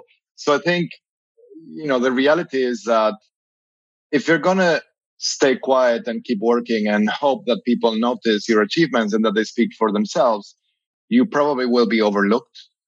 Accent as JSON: {"language": "English", "country": "Argentina", "tie": "born or raised there", "second_language": "English", "said": "I grew up in Argentina where we actually make it, it's part of our cultural DNA."}